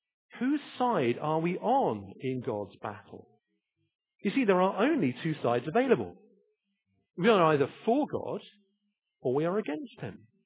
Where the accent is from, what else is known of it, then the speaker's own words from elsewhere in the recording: United Kingdom; but I have to say, as a Brit, it's very easy for us to view spiritual matters with a kind of neutrality.